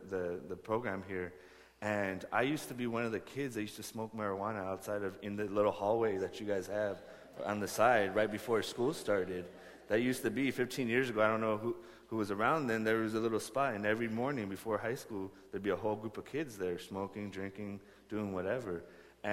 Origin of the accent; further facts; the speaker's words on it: Santa Rosa, California, United States; I grew up in the South Park community in Santa Rosa by the fairgrounds.